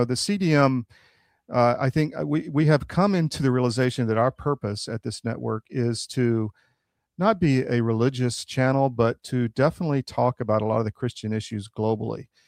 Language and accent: English; Savannah, Georgia, United States; I've said before that I am from Savannah. I grew up there.